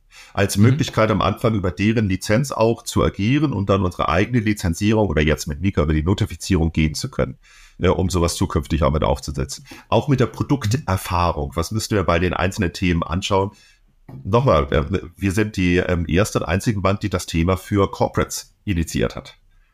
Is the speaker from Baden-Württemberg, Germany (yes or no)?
yes; Baden-Württemberg, Germany; Und als Schwabe guckt man natürlich auch auf die Kosten.